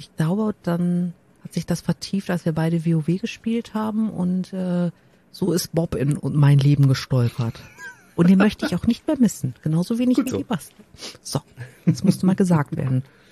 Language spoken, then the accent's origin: German; Germany; also ich meine, wir sind Deutsche, ja, wir spielen Simulationen, in denen wir Arbeit simulieren.